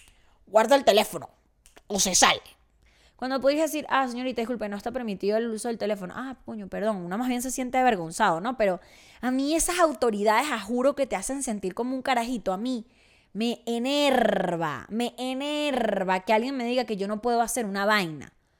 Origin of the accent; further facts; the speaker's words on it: Venezuela; accent: Venezuelan; Yo soy venezolana. Ajá, por si no notaron el acento.